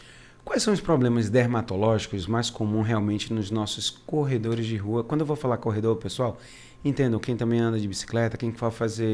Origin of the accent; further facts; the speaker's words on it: Northeast Region, Brazil; eu nasci e cresci no Nordeste